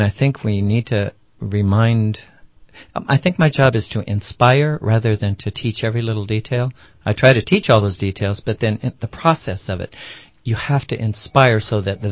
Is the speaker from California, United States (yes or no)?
yes; Los Angeles, California, United States; But at a certain point, also growing up in Los Angeles, I wanted out.